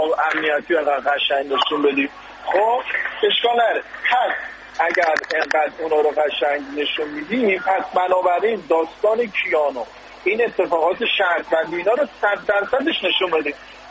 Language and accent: Persian; Tehran, Tehran Province, Iran; من خودم تو اکباتان نوجوانی بزرگ شدم، تو اکباتان همه این آن کاراکتر ها دیدم،